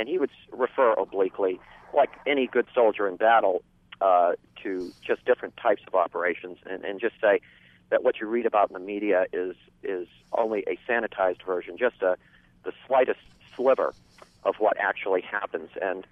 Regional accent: New England, United States; I'm visiting here from New England State. I'm on vacation.

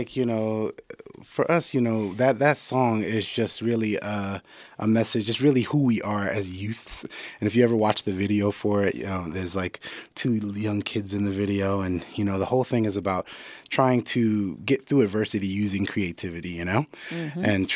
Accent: Fort Lauderdale, Florida, United States; Both of us are from the Caribbean, but we're born in, you know, we're from Fort Lauderdale, raised in Fort Lauderdale in South Florida.

